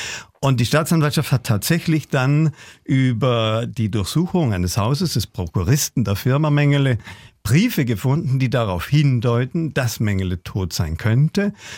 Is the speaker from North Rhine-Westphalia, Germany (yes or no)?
no; Günzburg, Bavaria, Germany; Ich bin in Günzburg aufgewachsen, in der Nähe von Ulm.